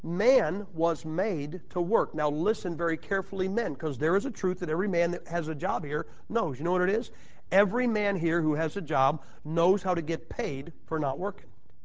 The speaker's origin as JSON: {"language": "English", "town": "Madison", "region": "Ohio", "country": "United States", "tie": "born or raised there", "said": "I'm from Madison, Ohio. I was raised three blocks from five steel mills."}